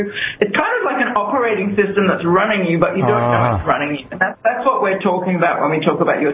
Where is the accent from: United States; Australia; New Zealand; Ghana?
Australia; I'm from Australia.